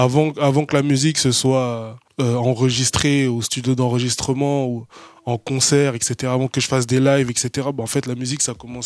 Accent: Orléans, Centre-Val de Loire, France; Donc, c'est comme ça qu'on m'appelait dans mon ancienne ville, là où j'ai grandi, Orléans.

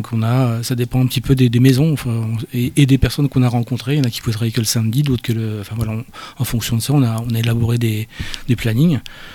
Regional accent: Reims, Grand Est, France; Et donc, moi je suis originaire de Reims, donc pas très loin.

